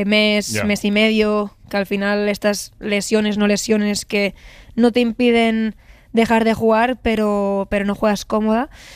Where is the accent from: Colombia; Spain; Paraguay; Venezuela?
Spain; Rivas-Vaciamadrid, Community of Madrid; Y si vienen a Rivas, mi pueblo, pues que puedan ver un poco mi carrera desde los inicios, ¿no?